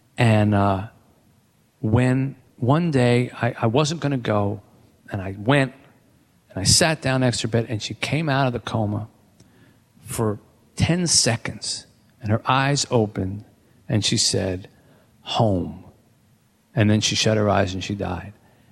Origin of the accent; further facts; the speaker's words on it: New Jersey, United States; now in Detroit, United States; I grew up here in New Jersey. I'm born and raised here. I'll always be a Jersey Philly kid. But I've been in Detroit for a long time now, and it really is my now adopted home.